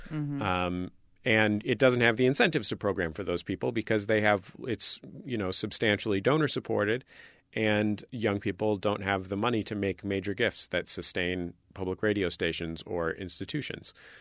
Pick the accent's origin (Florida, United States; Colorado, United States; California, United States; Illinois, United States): California, United States; San Francisco; now in Los Angeles, United States; You know, I live here in Los Angeles. And I grew up in San Francisco.